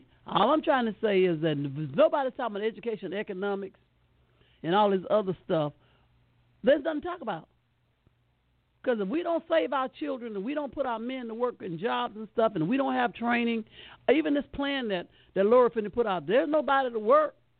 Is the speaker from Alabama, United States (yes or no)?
yes; Montgomery, Alabama, United States; I come from Montgomery, So I know it was three